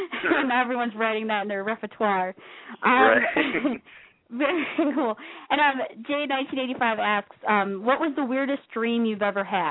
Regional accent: Chicago, Illinois, United States; Well, now I'm going to have to share that spot because I'm from Chicago as well.

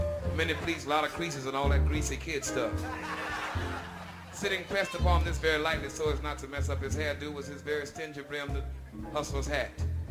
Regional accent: Chicago, Illinois, United States; he was standing on a very well-known corner on the south side of my hometown, Chicago.

